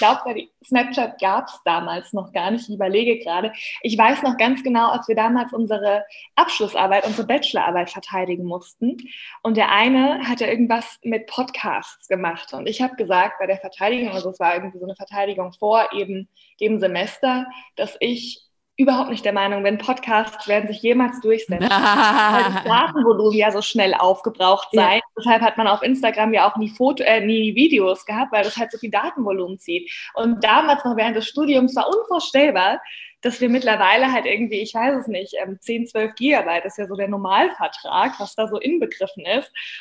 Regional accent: Baden-Württemberg, Germany; Bei uns in Baden-Württemberg heißt das BOGI.

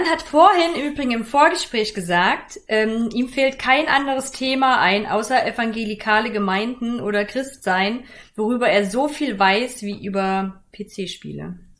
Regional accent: East Germany, Germany; ich bin in der DDR groß geworden, so zumindest die ersten 8 Jahre

